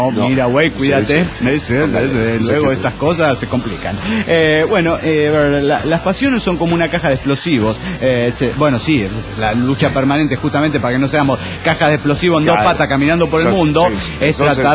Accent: León, Guanajuato, Mexico; Hola, soy el autista de Lyon, Guanajuato

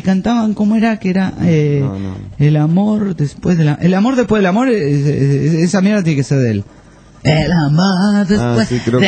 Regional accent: Buenos Aires, Argentina; soy de Buenos Aires, Argentina, la primera vez que los escucho.

